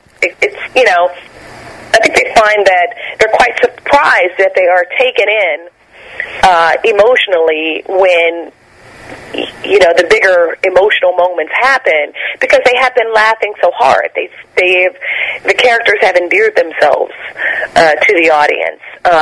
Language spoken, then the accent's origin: English; Nashville, Tennessee, United States; also born or lived in Mississippi, United States; I was born in Mississippi. I stayed there for a couple of years before I moved to Nashville, Tennessee.